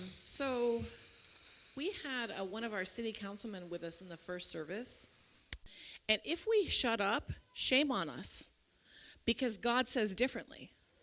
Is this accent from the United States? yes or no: yes; Illinois, United States; My sister, I just went to Chicago. I'm from Illinois, and I went to Chicago because my niece got married